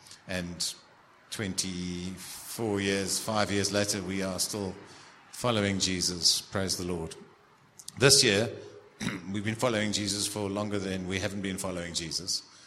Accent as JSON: {"language": "English", "town": "Cape Town", "region": "Western Cape", "country": "South Africa", "tie": "born or raised there", "said": "I grew up in Cape Town in Sea Point"}